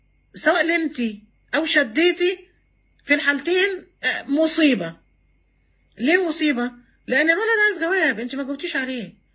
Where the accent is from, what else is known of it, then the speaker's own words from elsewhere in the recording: Egypt; كل مصر، احنا من مصر مثلا، بلدنا مصر، ما فيش حد في مصر مش صايم